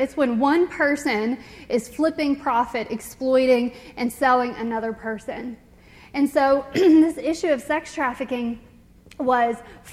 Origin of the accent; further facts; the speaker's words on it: Elkton, United States; So I'm from a town called Elkton. Has anybody heard of Elkton? Doesn't have a great name. It's a lovely town, and I love my community. But I joke that it's very small. We have 3 stoplights and 4 last names.